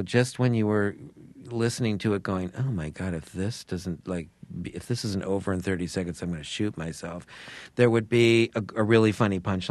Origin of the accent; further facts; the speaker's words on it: Sarasota, Florida, United States; which is was in my hometown, Sarasota, Florida